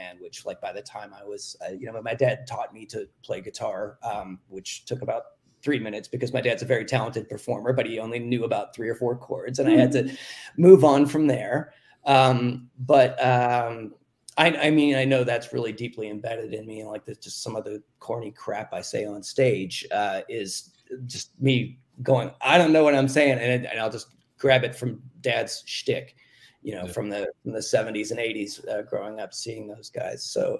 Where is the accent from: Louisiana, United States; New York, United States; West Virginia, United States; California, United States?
West Virginia, United States; Well, I'm from West Virginia